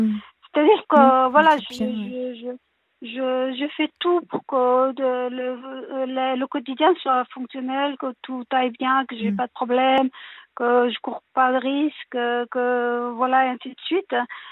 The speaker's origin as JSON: {"language": "French", "country": "Afghanistan", "lives_now": "France", "said": "Voilà, je viens de l'Afghanistan."}